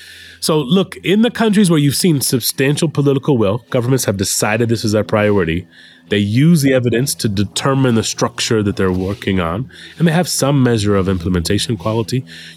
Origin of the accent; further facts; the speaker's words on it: United States; I'm an American.